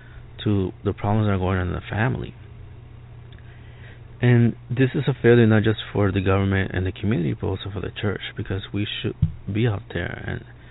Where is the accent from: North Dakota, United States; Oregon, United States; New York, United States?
New York, United States; Bronx; In New York City, growing up in the Bronx, the young people, we called it the struggle.